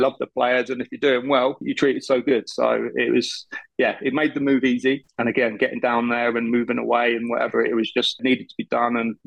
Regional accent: England, United Kingdom; And being English and coming from that, you know, mentality and the way we played, it was quite easy for us.

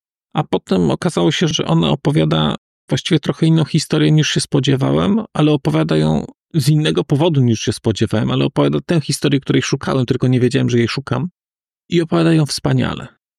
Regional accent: Lesser Poland, Poland; now in Warsaw, Poland; ja na przykład czuję się Galicjaninem. Znaczy czuję się Galicjaninem, który mieszka w Warszawie, ale czuję się na przykład bardziej Galicjaninem niż Małopolaninem, mimo że pochodzę z Małopolski

